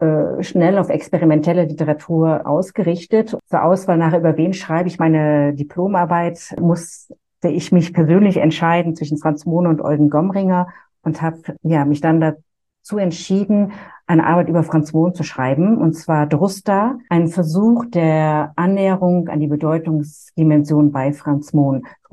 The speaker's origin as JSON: {"language": "German", "town": "Düsseldorf", "region": "North Rhine-Westphalia", "country": "Germany", "tie": "born or raised there", "also_born_or_lived": "Opladen", "lives_now": "Geneva, Switzerland"}